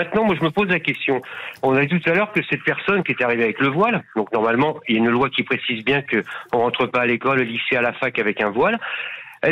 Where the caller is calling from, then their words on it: Mandelieu-la-Napoule, Provence-Alpes-Côte d'Azur, France; de Mandelieu.